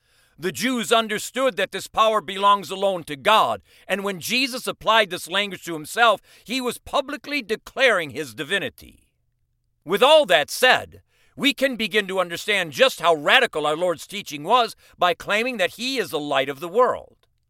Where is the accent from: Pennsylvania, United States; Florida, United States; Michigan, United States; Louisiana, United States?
Michigan, United States; I grew up in Michigan where half of the days of the year are overcast.